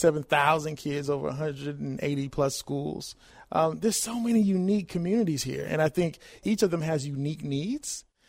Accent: Detroit, Michigan, United States; also born or lived in New Mexico / England / South Carolina; My father joined the military in the early 70s, so I'm a military brat. So I claim Detroit, but I was born in New Mexico. I lived in England for close to 10 years, and then we ended up in South Carolina in the mid-80s.

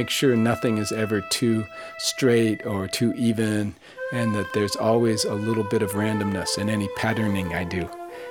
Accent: Mill Valley, California, United States; things I liked around where I grew up in Mill Valley, like Mount Tamalpais and the coast over by Stinson Beach and the San Francisco skyline and Golden Gate Bridge.

